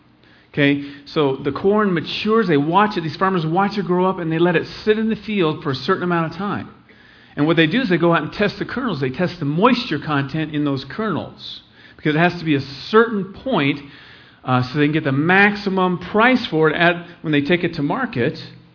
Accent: Midwest, United States; I'm from the Midwest. Go ahead and raise the right other. It's okay. Thank you. Proud Midwesterner over here.

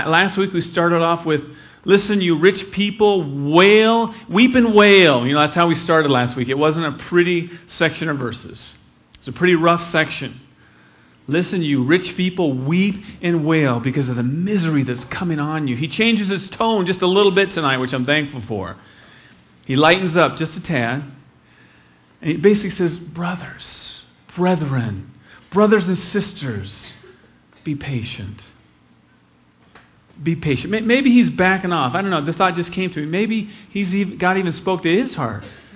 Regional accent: Midwest, United States; I'm from the Midwest. Go ahead and raise the right other. It's okay. Thank you. Proud Midwesterner over here.

